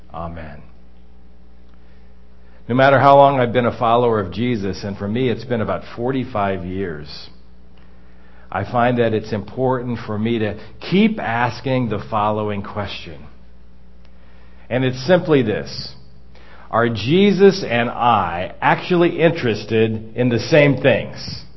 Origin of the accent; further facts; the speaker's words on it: Washington, District of Columbia, United States; You know, I come from Washington, D.C.